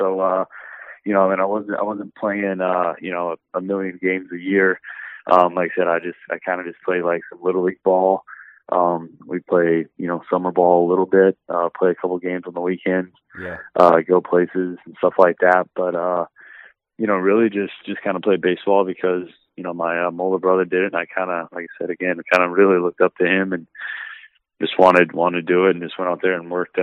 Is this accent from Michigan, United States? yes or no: yes; Michigan, United States; born there; also born or lived in Louisiana / Connecticut / Colorado / Florida; now in New York, United States; So I was born in Michigan and lived in Louisiana, Connecticut, back in Louisiana, Colorado, Florida, before I ended up in, New York.